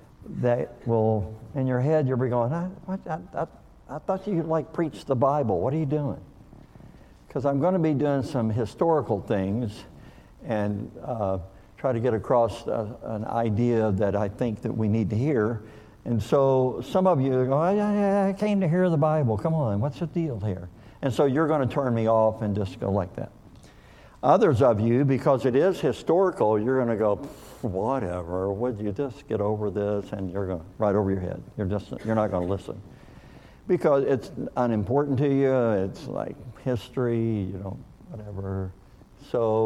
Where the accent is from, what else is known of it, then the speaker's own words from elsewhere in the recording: Kentucky, United States; moved away; also born or lived in Missouri / Oklahoma; But I am from Oklahoma. I moved there in 1978. I was born in Missouri, but I grew up in Kentucky. Now, I've been in Oklahoma so long, I feel like I'm Okie.